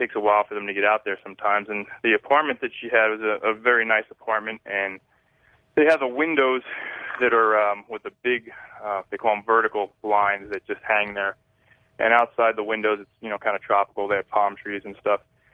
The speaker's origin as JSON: {"language": "English", "town": "San Diego", "region": "California", "country": "United States", "said": "I'm from San Diego, California."}